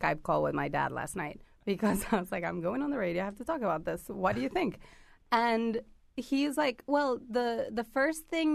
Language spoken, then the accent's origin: English; Argentina; I'm just from Argentina, and I love soccer. Culturally, it's just what we are.